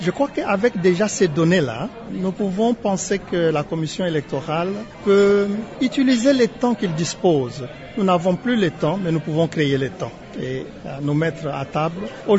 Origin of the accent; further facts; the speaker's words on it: DR Congo; nous, en tant que Congolais de l'étranger